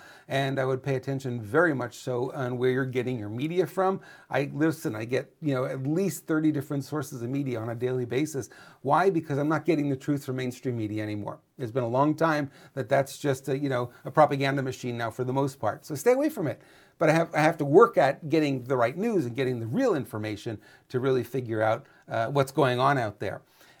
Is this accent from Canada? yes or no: yes; Montreal, Quebec, Canada; moved away; Now, truth be told, I grew up in Montreal.